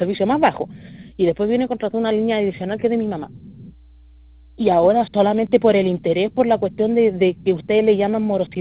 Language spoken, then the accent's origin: Spanish; Pozo Almonte, Tarapacá, Chile; yo soy de Pozo Almonte, yo bajé a Iquique.